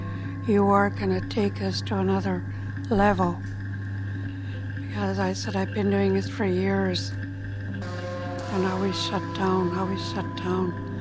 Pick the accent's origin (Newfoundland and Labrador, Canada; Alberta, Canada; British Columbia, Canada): British Columbia, Canada; And I am from Songhees Lacoman territory, born and raised there.